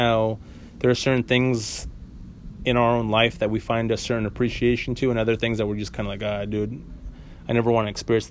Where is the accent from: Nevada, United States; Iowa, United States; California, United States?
California, United States; San Diego; and basically growing up in San Diego. That's where I'm from.